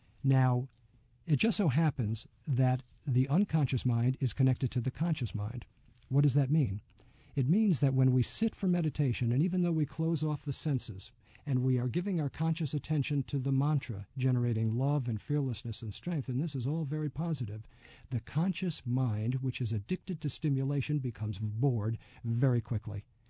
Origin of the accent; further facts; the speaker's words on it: Albany, New York, United States; When I was a child growing up in Albany